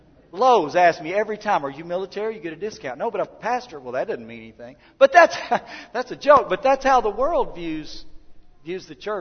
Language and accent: English; Des Arc, Arkansas, United States; And I moved away from Des Arc, Arkansas, and met people who didn't go to church.